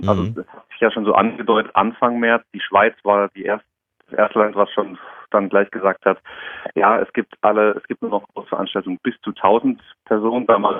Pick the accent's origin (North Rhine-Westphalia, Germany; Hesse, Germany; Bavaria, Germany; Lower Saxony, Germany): Hesse, Germany; Darmstadt; born or raised there; now in Karlsruhe, Germany